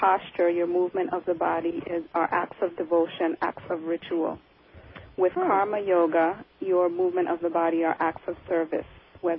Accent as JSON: {"language": "English", "town": "St. Croix", "country": "U.S. Virgin Islands", "said": "Where I'm from, I'm originally from St. Croix, Virgin Islands."}